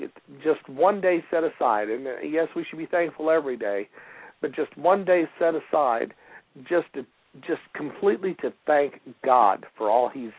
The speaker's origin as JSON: {"language": "English", "country": "United States", "said": "it's an awesome responsibility and privilege to be blessed as an American"}